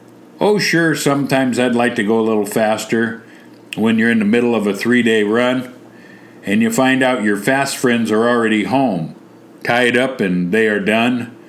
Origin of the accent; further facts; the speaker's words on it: Craig, Alaska, United States; I'm from Craig